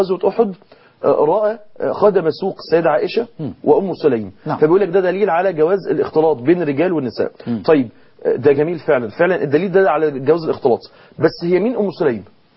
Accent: Egypt; المكان اللي احنا بنسميه عندنا في مصر بز الرجل

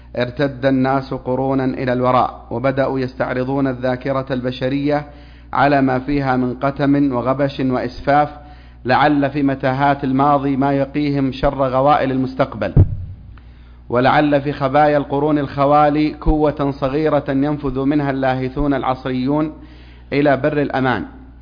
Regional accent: Dammam, Eastern Province, Saudi Arabia; now in Riyadh, Saudi Arabia; من الدمام.

